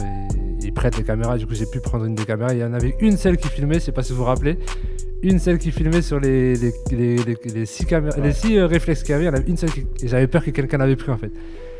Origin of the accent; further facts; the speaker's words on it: Toulouse, Occitanie, France; Et je suis de Toulouse